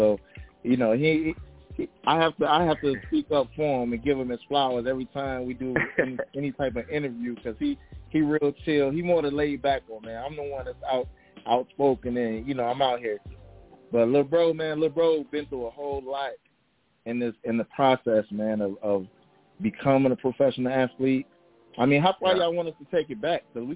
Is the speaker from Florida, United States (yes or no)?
no; Chicago, Illinois, United States; We both born and raised in Chicago. Cabrini Green Project. That's where we came from. That's where we hail from. So we always repping the shy.